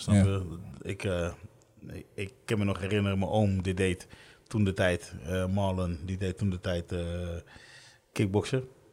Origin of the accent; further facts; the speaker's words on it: Rotterdam, South Holland, Netherlands; Ik kom toen pas in Nederland. Daar ben ik opgegroeid in Delfshaven in Rotterdam. Hele gezellige buurt, heel veel vrienden.